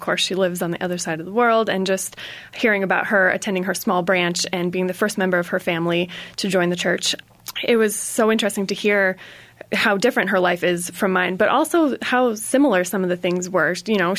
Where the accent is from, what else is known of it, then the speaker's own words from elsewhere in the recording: California, United States; growing up in California, take a stand for a lot of the things I believed